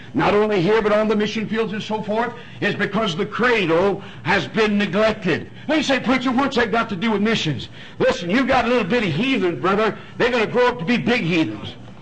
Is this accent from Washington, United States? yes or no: no; Detroit, Michigan, United States; Where I grew up down in Detroit, Michigan, when I was a young boy, it wasn't too safe then